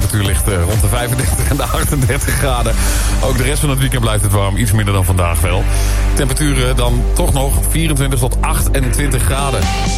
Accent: Eindhoven, North Brabant, Netherlands; toch weer even prikken, omdat ik uit Eindhoven kom, weet je.

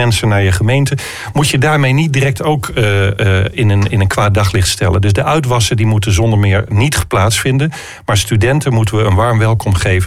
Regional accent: Groningen, Netherlands; dat wij als Groningers studenten moeten omarmen

